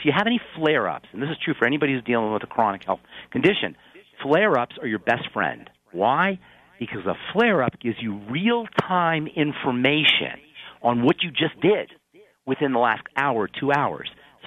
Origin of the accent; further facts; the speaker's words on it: New Jersey, United States; I'm from New Jersey, too, by the way, Steve.